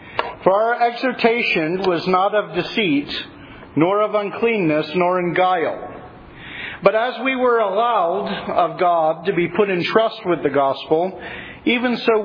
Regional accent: Reading, Pennsylvania, United States; I'm from Reading, Pennsylvania.

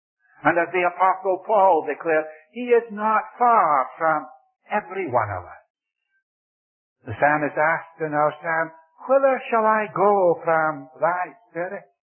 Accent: India; born there; I was born in India. I was born in the home where my parents served the Lord as missionaries, at least in the hospital nearby

